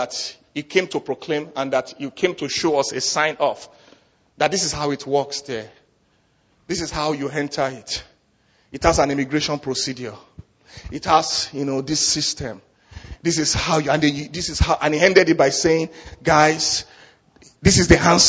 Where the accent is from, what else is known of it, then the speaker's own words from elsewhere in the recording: Nigeria; I come from Nigeria, right? That's where I was born. Proud of that. I'm a proud Nigerian guy.